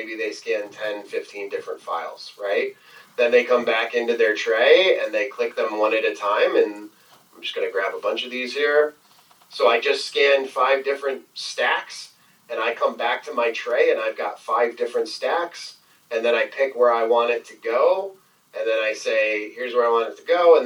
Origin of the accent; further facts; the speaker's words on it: New York, United States; here in New York is like, and I'm sorry, I'm from New York